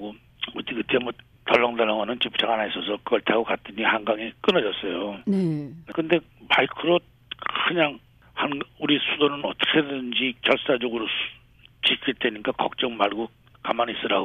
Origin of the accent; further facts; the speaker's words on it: Seoul, South Korea; born there; 낳기는 서울에서 났지만은